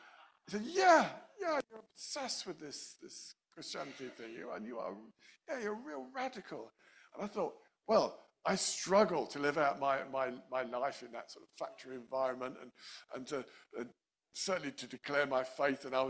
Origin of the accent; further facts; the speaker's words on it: United Kingdom; as British people, we do not like extremes, do we?